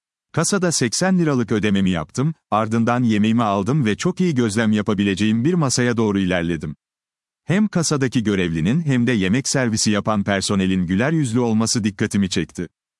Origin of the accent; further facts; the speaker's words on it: Keles, Bursa, Turkey; Kelesliyim.